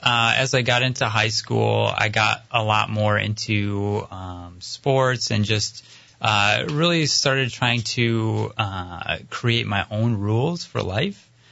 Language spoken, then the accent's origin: English; Detroit, Michigan, United States; Well, I grew up in the Detroit area.